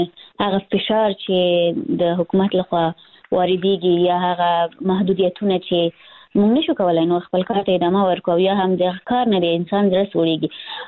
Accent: Afghanistan; born there; ای کاش زه بیخي په افغانستان کې پیدا نه وای، زه په داسې ملک کې پیدا شوی یم چې همیشه پکې جنگ دی، همیشه د حکومتونو بدلون دی

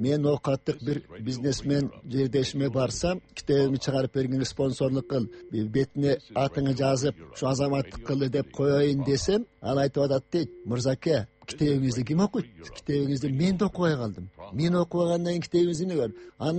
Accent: Chuy Region, Kyrgyzstan; Менин айылым мына эки эле токмоктун үстүндө, Борбор калаадан 60 эле километр. Ал токмоктун үстүндө дагы 10 эле километр жерде.

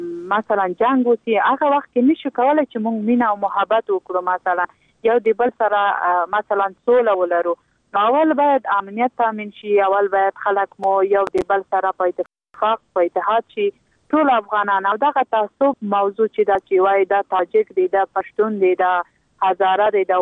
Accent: Logar, Afghanistan; زه په خپل دغه لوګر ولایت څنګه چې زما د پلار ولایت او زما ټاټوبی دی

